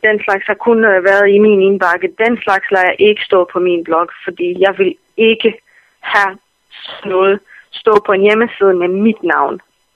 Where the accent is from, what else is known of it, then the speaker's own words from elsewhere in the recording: Bosnia & Herzegovina; De ser, at jeg er fra Bosnien